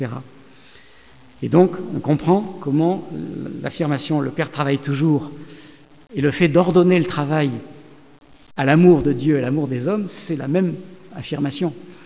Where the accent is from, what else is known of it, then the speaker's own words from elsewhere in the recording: Nice, Provence-Alpes-Côte d'Azur, France; now in Lyon, France; quand je suis arrivé à Lyon, puisque je suis un Niçois d'origine, et quand j'ai été nommé à la Cato de Lyon en 1992